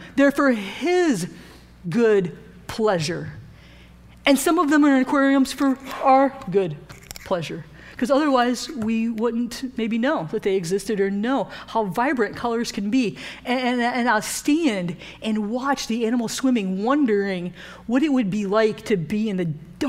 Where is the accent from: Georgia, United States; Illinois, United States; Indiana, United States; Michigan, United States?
Michigan, United States; I am from Michigan, and if you have only lived in Texas your entire life, I apologize.